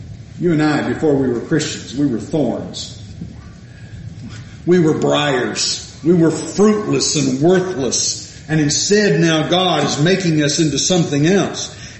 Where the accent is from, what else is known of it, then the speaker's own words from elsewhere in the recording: California, United States; I came from California.